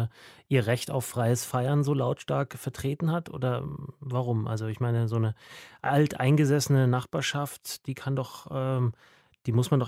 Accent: Germany; wir sind Deutsche.

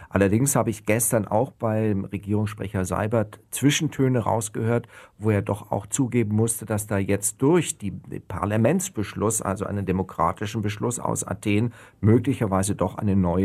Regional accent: Germany; so einfach können wir es uns als Deutsche aus meiner Sicht nicht machen

